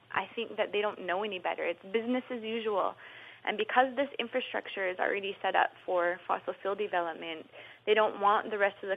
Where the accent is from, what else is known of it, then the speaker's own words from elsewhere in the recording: North Dakota, United States; I grew up here in North Dakota. I was born, raised here. My family majority lives here.